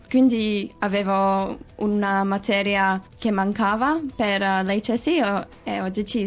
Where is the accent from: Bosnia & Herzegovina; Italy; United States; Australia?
Australia; Sydney, New South Wales; Italian is a second language; Sono nata e cresciuta qui a Sydney e ho iniziato a studiare italiano negli ultimi anni di liceo